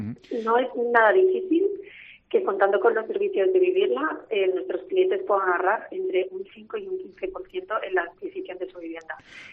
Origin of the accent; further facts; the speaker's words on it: Madrid, Community of Madrid, Spain; yo te pongo Madrid porque yo soy de Madrid